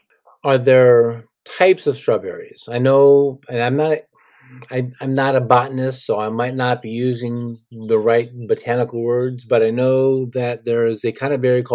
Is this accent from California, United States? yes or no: no; Michigan, United States; Jack helps run King Orchards, which is in northern Michigan and not too far from my hometown.